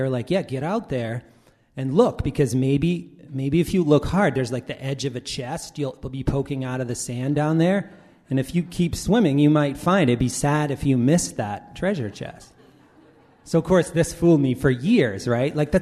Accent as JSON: {"language": "English", "region": "Massachusetts", "country": "United States", "tie": "born or raised there", "also_born_or_lived": "New York City, United States / Oregon, United States", "said": "I was born in New York City. Don't hold that against me. I grew up in Massachusetts. Don't hold that against me. I was a kid. I did live in Oregon for 5 years."}